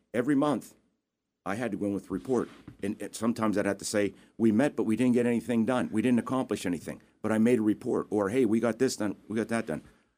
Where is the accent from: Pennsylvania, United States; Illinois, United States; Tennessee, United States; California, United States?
Pennsylvania, United States; When I bring people in from out of my area, I'm originally from the Softcoal area.